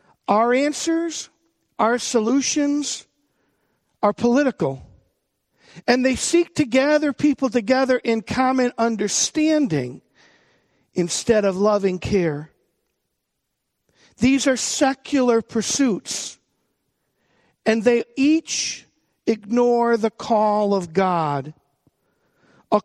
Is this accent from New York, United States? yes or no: yes; Buffalo, New York, United States; You got people, I'm from Buffalo, I get it, I've seen it.